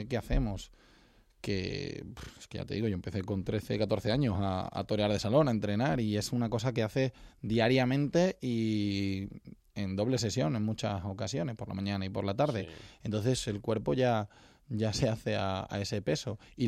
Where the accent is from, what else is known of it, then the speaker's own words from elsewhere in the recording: Extremadura, Spain; Yo vengo de un entorno rural, vengo de Extremadura, y en mi casa, en casa de mi abuelo, en una bodega que tenemos, un negocio familiar, matábamos 2 cerdos a la matanza tradicional todos los años.